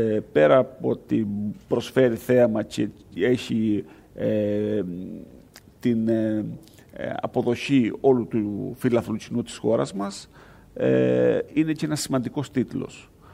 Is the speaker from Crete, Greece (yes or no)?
yes; Heraklion, Crete, Greece; Η αλήθεια είναι ότι μεγάλωσα στο Εράκλειο της Κρήτης